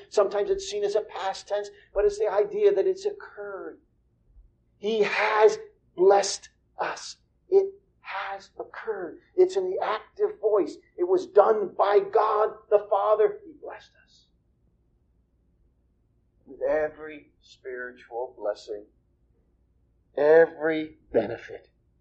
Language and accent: English; New England, United States; I am from New England, and New Englanders know how to talk very fast, and I can talk very fast.